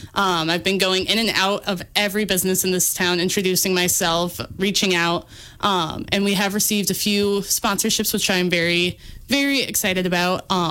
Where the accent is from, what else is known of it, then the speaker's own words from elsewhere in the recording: Gays Mills, Wisconsin, United States; now in Berryville, United States; I grew up over in the Gays Mills area. I currently live in Berryville now, but I still consider myself, you know, part of the Richland County now.